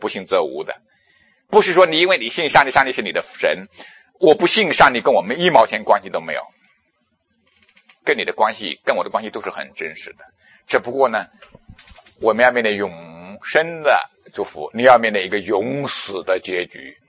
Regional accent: China; 求主帮助我们中国人更是如此，生下来会讲大话，讲空话，喊口号。

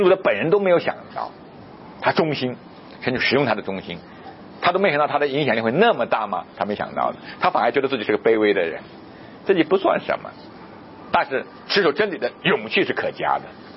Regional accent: Guangdong, China; 原来听说我们是广东来的，其实我也不懂广东话，我妻子懂，就跟他讲。

